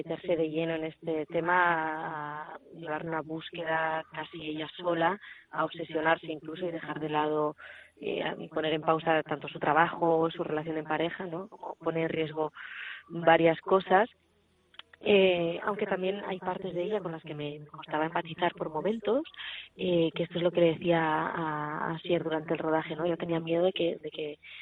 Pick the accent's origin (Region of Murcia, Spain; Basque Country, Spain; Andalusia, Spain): Basque Country, Spain; San Sebastián; También el hecho de que yo soy de Donosti, también compartimos más o menos edad.